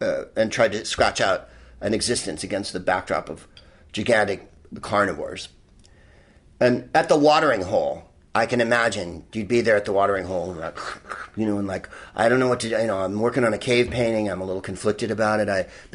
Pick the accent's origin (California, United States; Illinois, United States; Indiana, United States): California, United States; I'm from California